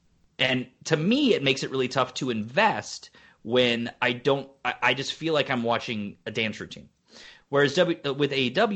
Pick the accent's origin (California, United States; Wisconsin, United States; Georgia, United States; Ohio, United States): Georgia, United States; Atlanta; growing up in Atlanta, I went to Ryan's.